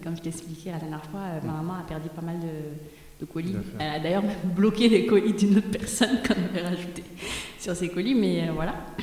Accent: Mali; Ouais, donc moi, je suis née grandie au Mali.

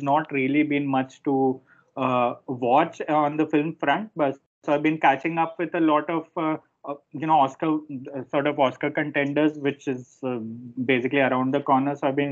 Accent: Ahmedabad, Gujarat, India; My father fell ill, so I had to come back to Ahmedabad, which is my hometown, for indefinitely. So I've been working from here.

